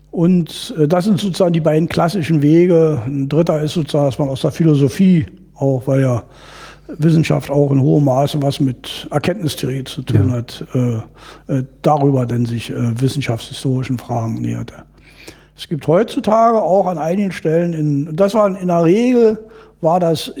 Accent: Germany; Also ich bin in der DDR groß geworden

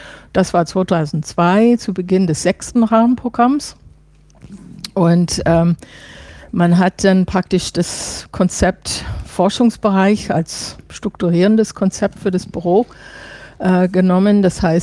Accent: Chicago, Illinois, United States; German is a second language; now in Brussels, Belgium; Ja, ich komme aus Chicago.

